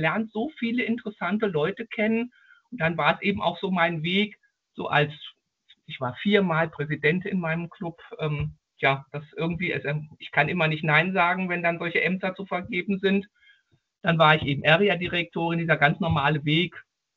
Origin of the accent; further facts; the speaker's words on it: Marburg, Hesse, Germany; Ja, also du hast eben schon gesagt, ich bin aus Marburg.